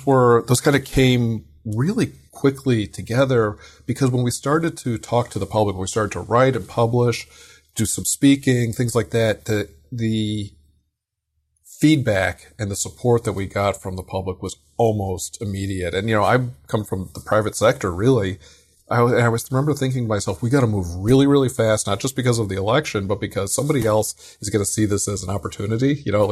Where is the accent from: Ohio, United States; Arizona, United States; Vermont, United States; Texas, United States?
Arizona, United States; Phoenix; And I'm from Phoenix. I live in Phoenix. I moved back to Phoenix